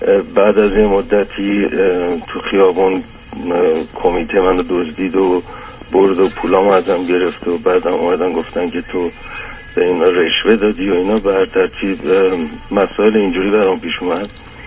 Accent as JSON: {"language": "Persian", "town": "Tehran", "region": "Tehran Province", "country": "Iran", "tie": "born there", "also_born_or_lived": "England", "said": "من متولد تهرانم و تحصیل کرده انگلیسم. بعد از اینکه تحصیلاتم تموم شد برگشتم انگلیس، برگشتم ایران، ازدواج کردم."}